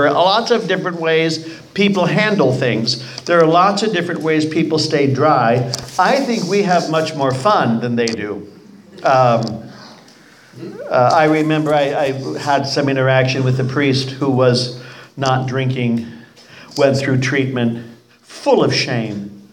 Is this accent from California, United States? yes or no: yes; San Jose, California, United States; I grew up in San Jose, California. I remember orchards.